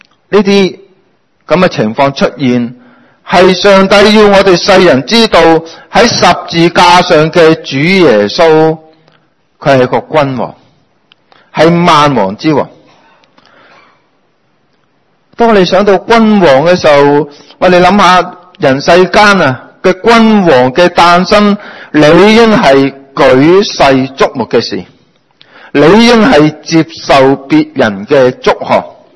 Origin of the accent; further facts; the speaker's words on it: China; 或者我哋中国人叫族谱啊